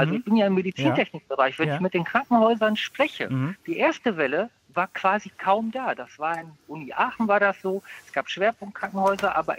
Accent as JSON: {"language": "German", "country": "Greece", "said": "Also ich bin ja Grieche und ich war also vor Ort"}